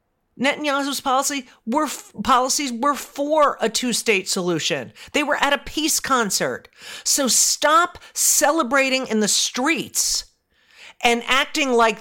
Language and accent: English; United States; I'm an American. I'm an American Jew.